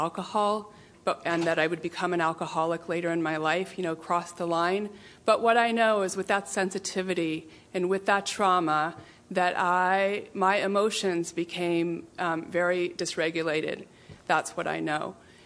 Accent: Los Altos, California, United States; So I grew up down in Los Altos. I was adopted when I was about 4 months old.

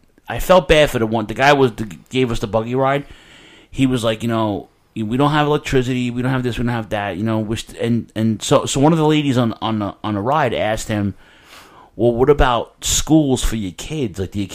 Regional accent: New York, United States; And I'm from New York, and I'm telling you, they have quality sandwiches there.

